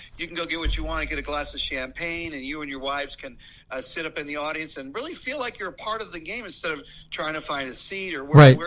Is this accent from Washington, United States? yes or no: no; Oakland, California, United States; I grew up in Oakland.